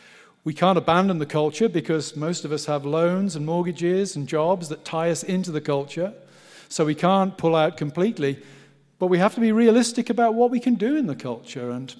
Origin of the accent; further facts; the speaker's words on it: England, United Kingdom; I'm an Englishman. I'm a patriotic Englishman.